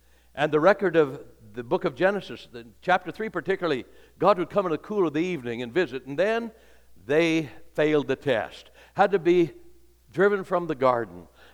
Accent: Idaho, United States; I'm from Idaho and I want the dumbest phone you've got.

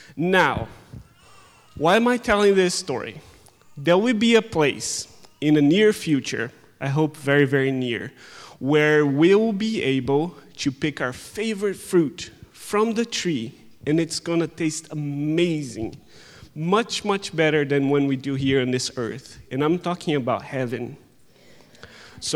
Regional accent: Brazil; So the fact that I'm from Brazil has to do with the story.

